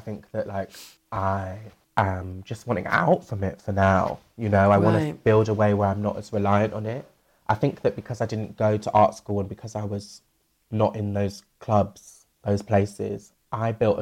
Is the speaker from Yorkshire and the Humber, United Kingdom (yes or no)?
no; Bristol, South West England, United Kingdom; I've moved back to my hometown, Bristol, during this.